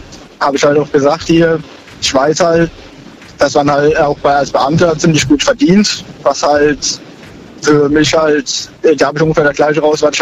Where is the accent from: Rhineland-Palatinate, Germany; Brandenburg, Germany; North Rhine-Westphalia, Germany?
Rhineland-Palatinate, Germany; Lahnstein; born there; Ja, in der Nähe, Lahnstein.